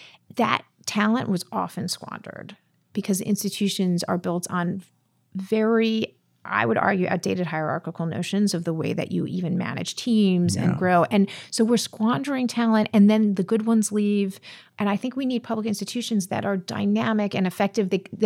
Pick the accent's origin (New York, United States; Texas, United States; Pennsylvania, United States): New York, United States; New York City; So I grew up in New York City, in Brooklyn and Manhattan